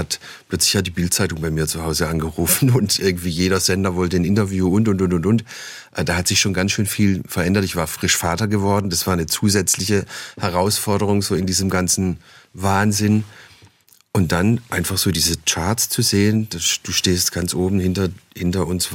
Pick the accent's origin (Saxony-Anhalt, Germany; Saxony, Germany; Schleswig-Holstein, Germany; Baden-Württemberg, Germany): Baden-Württemberg, Germany; Neuhausen; dass ich komme aus einem Ort im Enzkreis, der heißt Neuhausen, ist noch badisch, und Volker kommt aus Münklingen, das ist nur 3 Kilometer entfernt, aber schon im schwäbischen Bereich. Da sprechen die Leute auch schon ganz anders.